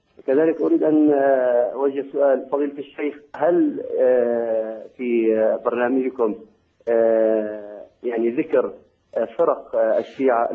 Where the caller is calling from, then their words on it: Denmark; من الدنمارك.